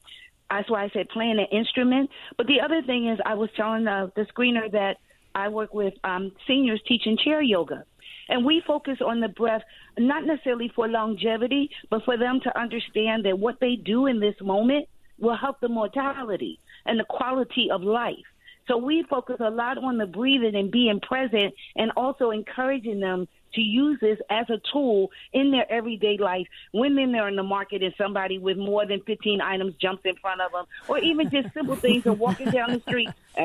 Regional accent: Philadelphia, Pennsylvania, United States; I'm from Philly. I'm in West Philly, or whatever they call it now with the gentrification.

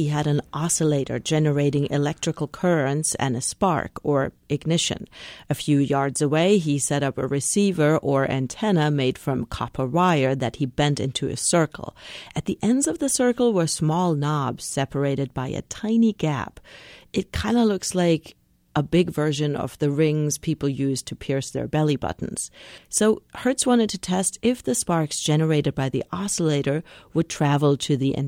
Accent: Karlsruhe, Baden-Württemberg, Germany; Karlsruhe, Germany. It happens to be my hometown.

